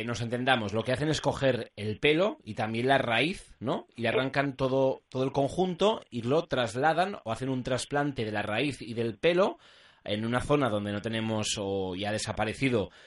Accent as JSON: {"language": "Spanish", "country": "Spain", "said": "los españoles somos, atención, los europeos a quienes más nos preocupa la caída del cabello"}